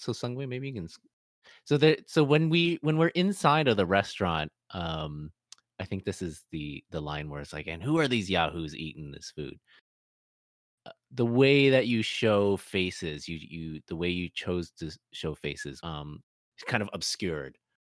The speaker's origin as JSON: {"language": "English", "region": "New Mexico", "country": "United States", "tie": "born or raised there", "lives_now": "Canada", "said": "Where I grew up in New Mexico, it's like, there's not a lot of trees. So like, it's a desert. So you just see the sky a lot more too."}